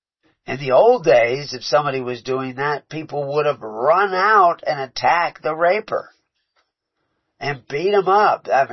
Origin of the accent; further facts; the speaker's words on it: Houston, Texas, United States; But I grew up down south in Houston.